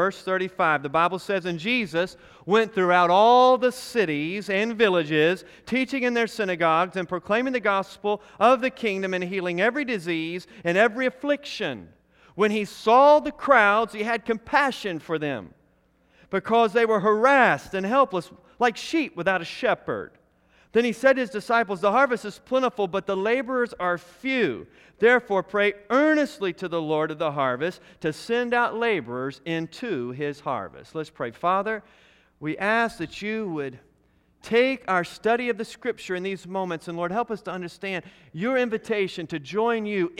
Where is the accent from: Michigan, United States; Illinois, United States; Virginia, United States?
Virginia, United States; Here I am from Virginia in Kentucky, and it's not all that different.